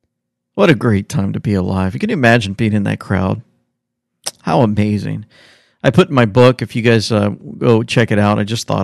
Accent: the South, United States; coming from growing up in the South my whole life

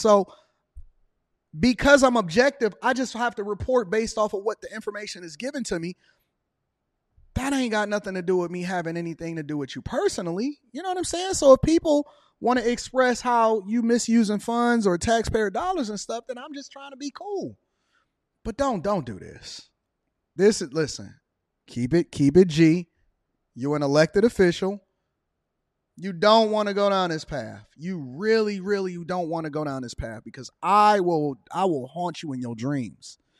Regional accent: Detroit, Michigan, United States; I'm from Detroit, Michigan. 48221. Green Lawn between Norfolk and Chippewa.

